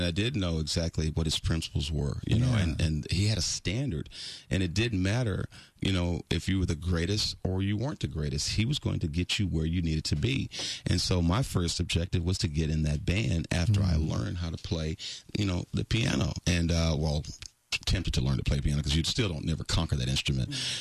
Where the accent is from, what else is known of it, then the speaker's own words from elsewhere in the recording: Texas, United States; primarily, I was from Fifth Ward, and my life was that covert crime.